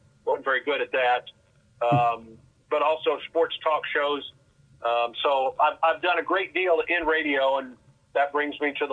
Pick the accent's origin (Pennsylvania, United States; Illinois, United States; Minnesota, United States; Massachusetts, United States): Illinois, United States; Growing up in Southern Illinois and growing up near St. Louis, Missouri, and listening to Cardinal games since I was a toddler.